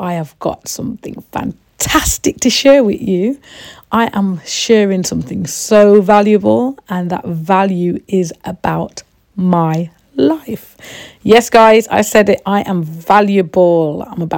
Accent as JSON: {"language": "English", "country": "Trinidad & Tobago", "tie": "born there", "said": "I was born in Trinidad. There's Trinidad and Tobago. It's two little sister islands in the Caribbean."}